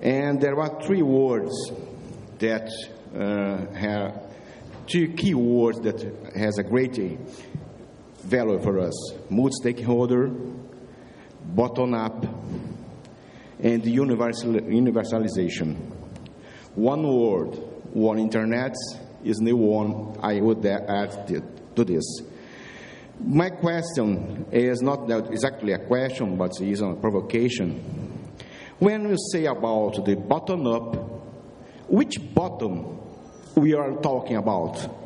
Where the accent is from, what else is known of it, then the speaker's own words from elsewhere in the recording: Brazil; English is a second language; I'm from Brazil.